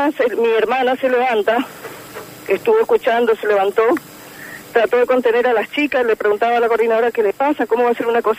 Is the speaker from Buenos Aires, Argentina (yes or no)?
no; San Ignacio, Misiones, Argentina; Yo soy de San Ignacio, sí.